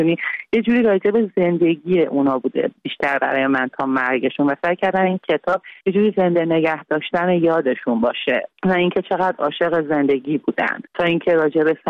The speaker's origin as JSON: {"language": "Persian", "country": "Iran"}